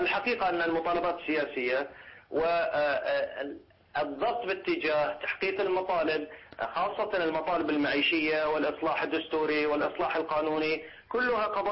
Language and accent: Arabic; Bahrain; الوضع في البحرين بالنسبة لنا كمتمراقبين وخاصة كبحرينيين أيضا وضع مقلق جدا